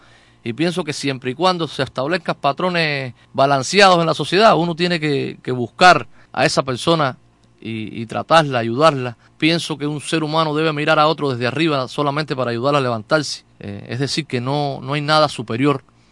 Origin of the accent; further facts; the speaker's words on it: Matanzas, Cuba; Soy un enamorado ferviente de mi tierra, es decir, lo que hago, lo que escribo, lo que trato de desarrollar en mi arte precisamente es defendiendo la tierra de la Ciénaga de Zapata.